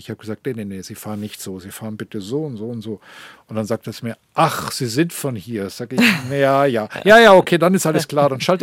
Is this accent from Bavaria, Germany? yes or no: yes; Munich, Bavaria, Germany; München ist meine Heimatstadt, das ist gar keine Frage. Tel Aviv ist auch ein Stück Heimat.